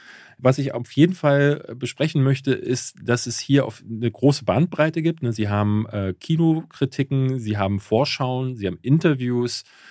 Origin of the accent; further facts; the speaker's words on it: Berlin, Germany; Weil wir sind als Berliner verwöhnt